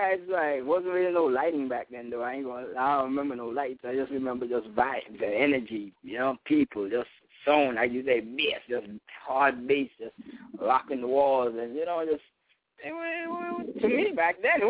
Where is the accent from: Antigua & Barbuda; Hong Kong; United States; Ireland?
Antigua & Barbuda; I grew up in Antigua, so that's predominantly soca.